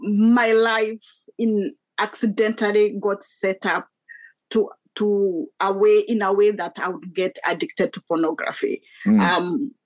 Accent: Kenya; when I grew up in Kenya, that was discussed about.

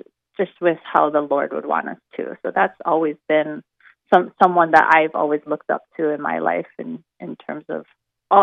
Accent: Hawaii Kai, Hawaii, United States; Yeah, so I'm a local girl born and raised in Hawaii, actually on the east side, Hawaii Kai.

